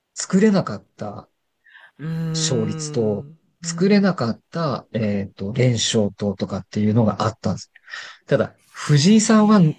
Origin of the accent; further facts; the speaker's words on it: Hachioji, Tokyo, Japan; うちらの実家の地元なので